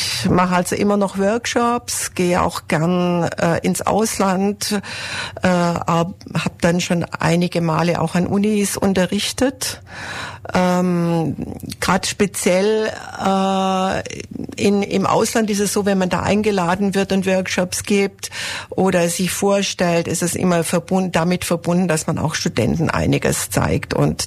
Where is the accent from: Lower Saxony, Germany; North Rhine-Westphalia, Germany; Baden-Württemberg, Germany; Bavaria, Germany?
Baden-Württemberg, Germany; Nattheim; wie schon gesagt, und ich komme aus Nattheim. Das liegt im Kreis Heidenheim.